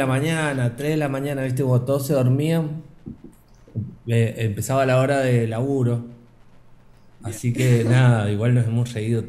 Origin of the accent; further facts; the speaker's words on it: San Juan, Argentina; nosotros somos muy sanjuaninos los dos.